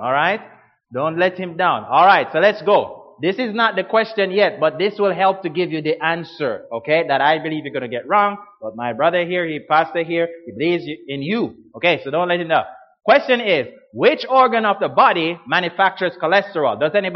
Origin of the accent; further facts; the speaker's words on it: Ontario, Canada; You see, I'm from Ontario, okay? And I'm just visiting the Maritimes, and this is my first time visiting here.